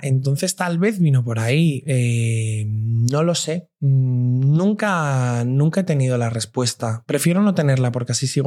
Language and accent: Spanish; Valencia, Valencian Community, Spain; now in Madrid, Spain; Yo soy de Valencia. Yo soy de Valencia y me mudo al barrio de Justicia en Madrid.